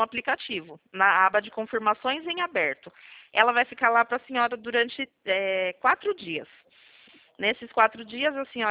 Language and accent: Portuguese; Sorocaba, São Paulo, Brazil; mas eu sou daqui de Sorocaba.